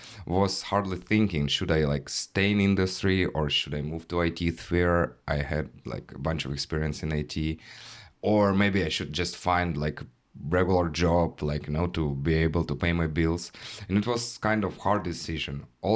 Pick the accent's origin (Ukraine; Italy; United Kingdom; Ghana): Ukraine; English is a second language; moved away as an adult; now in United States; I lived, like, born and raised in Ukraine, lived there for all my life. I built my own production company there and, like, was pretty successful guy, you know?